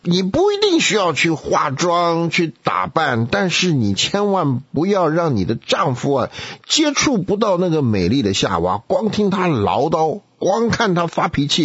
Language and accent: Chinese; China; 我们中国人说女为悦己者容，第一个悦己者其实是她自己。